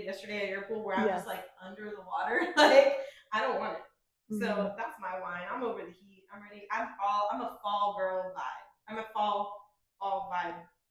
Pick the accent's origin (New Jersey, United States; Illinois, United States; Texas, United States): Texas, United States; I'm from Texas. So for me, it's like I'm used to the heat